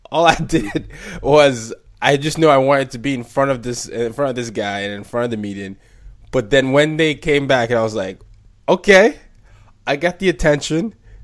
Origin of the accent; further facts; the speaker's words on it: Nigeria; even in Nigeria, we used to say that because I'm Nigerian